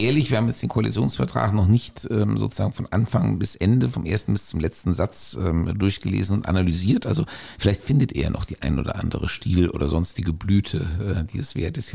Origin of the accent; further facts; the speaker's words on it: Hesse, Germany; Ja, wir Hessen.